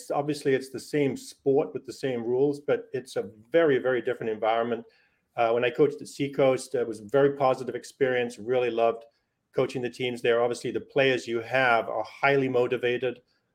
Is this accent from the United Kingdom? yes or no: yes; England, United Kingdom; growing up in England